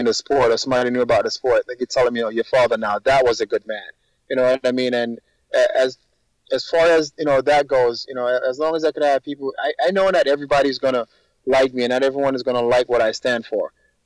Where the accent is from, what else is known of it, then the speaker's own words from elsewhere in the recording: Saint Catherine, Jamaica; I'm from St. Catherine in Jamaica. You know, growing up in Jamaica, we really didn't have much.